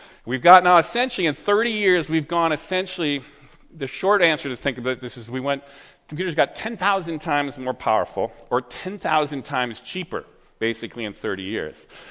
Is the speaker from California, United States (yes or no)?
yes; Berkeley, California, United States; I come from Berkeley.